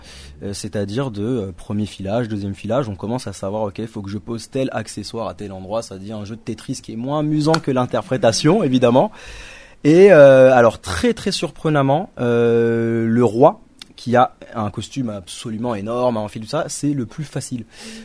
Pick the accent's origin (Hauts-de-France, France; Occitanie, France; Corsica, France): Hauts-de-France, France; moi je suis Picard